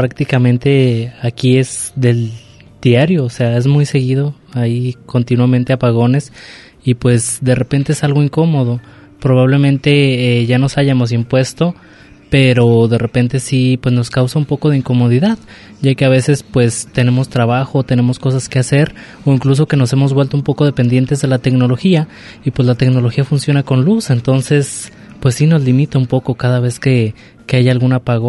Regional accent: Mexico; incluso como buenos mexicanos que dejamos todo para el último.

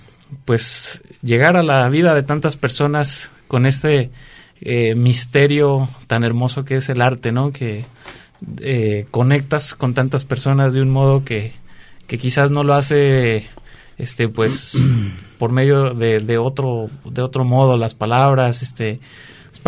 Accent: Xalapa, Veracruz, Mexico; born there; Tengo 37 años, nací en Jalapa, Veracruz.

